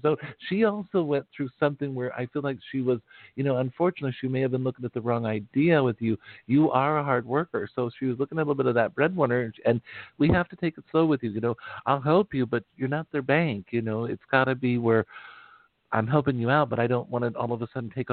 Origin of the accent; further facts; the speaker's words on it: Wyoming, United States; also born or lived in Texas; I lived in Texas, but I had never dealt with the whole southern wildlife. I'm from Wyoming.